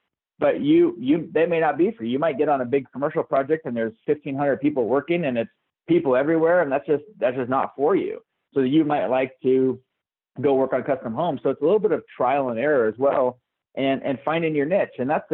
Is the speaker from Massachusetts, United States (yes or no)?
no; California, United States; both of us being from the West Coast, Josh being a born and raised Nevadan, I'm from Southern California.